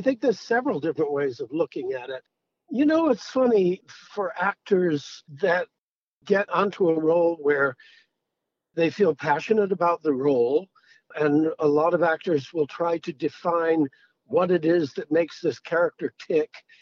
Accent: Providence, Rhode Island, United States; Where I come from. And even as a kid growing up in Providence, which is a real, I love Providence. It's a real blue collar town

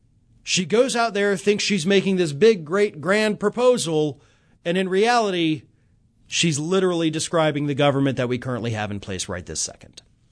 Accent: Florida, United States; Rick Scott, Republican senator from my home state down here in Florida

